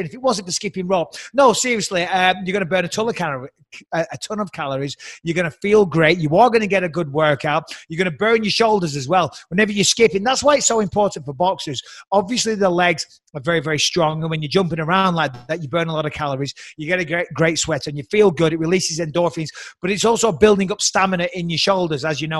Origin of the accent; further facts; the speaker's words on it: England, United Kingdom; I'm English.